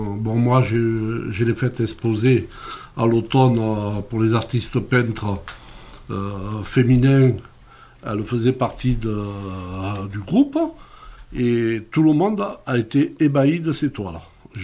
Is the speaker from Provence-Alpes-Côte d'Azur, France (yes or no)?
yes; Pierrevert, Provence-Alpes-Côte d'Azur, France; now in Manosque, France; Bon, je suis Manosquine depuis... Enfin, je suis de Pierrevert d'origine, mais enfin, Manosquine depuis quelque temps.